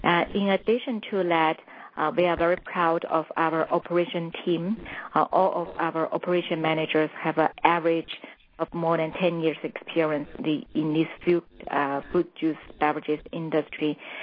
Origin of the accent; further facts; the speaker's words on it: Xi'an, Shaanxi, China; my hometown is Xi'an